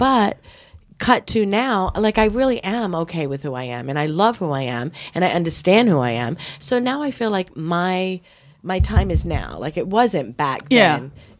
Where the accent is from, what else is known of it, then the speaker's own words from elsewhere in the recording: Brockton, Massachusetts, United States; I grew up in Brockton, Massachusetts.